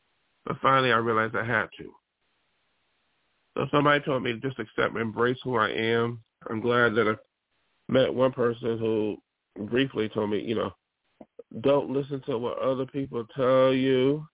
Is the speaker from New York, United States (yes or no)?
yes; Buffalo, New York, United States; Especially where I come from. I come from Buffalo, and Buffalo is very, supposedly liberal. It's very liberal. You know, New York State, very liberal.